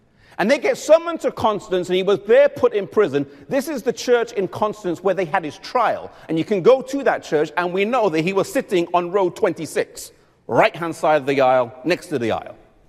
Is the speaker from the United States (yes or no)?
no; England, United Kingdom; I come from England, and most English people couldn't tell you anything about any of the English reformers.